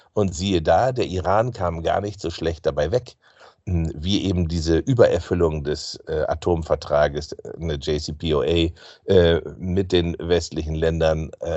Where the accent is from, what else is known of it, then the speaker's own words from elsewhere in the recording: Germany; Und das sage ich als Deutscher, als Europäer